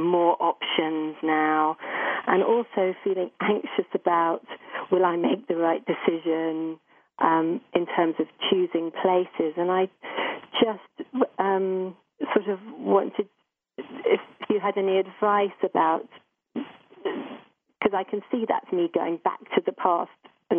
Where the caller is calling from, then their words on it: Oxford, South East England, United Kingdom; I'm calling from Oxford in England.